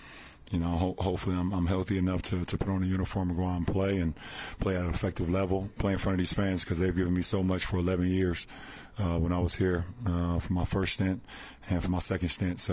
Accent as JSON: {"language": "English", "town": "Akron", "region": "Ohio", "country": "United States", "tie": "born or raised there", "said": "for them to drive up 40 minutes, you know, from my hometown of Akron, it means a lot to me."}